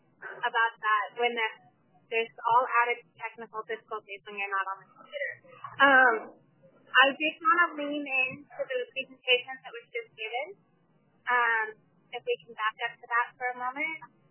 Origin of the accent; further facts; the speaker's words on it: Napa, California, United States; I just happen to know because Napa is my hometown.